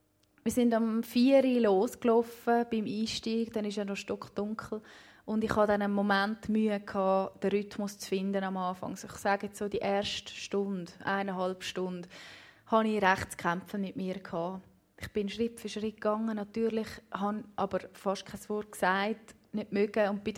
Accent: Benken, Basel-Landschaft, Switzerland; Ich bin dort, wo ich aufgewachsen bin, im Bänken, im linken Biet.

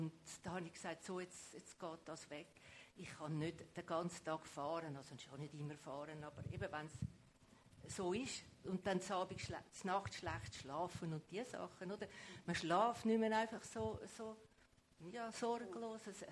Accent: Zurich, Switzerland; Ja gut, ich bin jetzt in Zürich aufgewachsen, ich kenne eigentlich gar nichts anderes.

